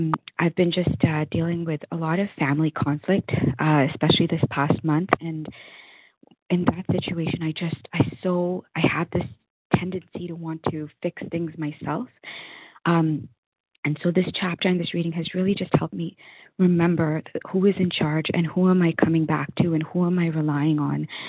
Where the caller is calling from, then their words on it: Toronto, Ontario, Canada; recovered compulsive overeater from Toronto, Canada.